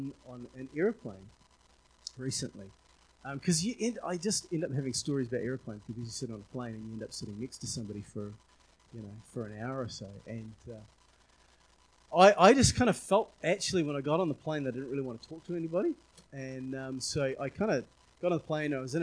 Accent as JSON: {"language": "English", "region": "Auckland", "country": "New Zealand", "said": "And I'm like, yeah, Auckland, you know, I'm from Auckland."}